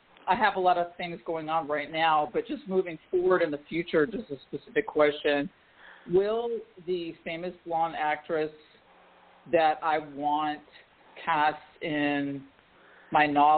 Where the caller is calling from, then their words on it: Cocoa Beach, Florida, United States; I'm calling from Cocoa Beach, Florida.